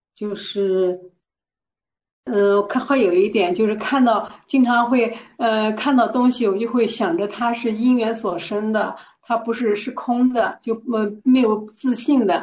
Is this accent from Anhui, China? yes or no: yes; Anhui, China; 我是安徽的嘛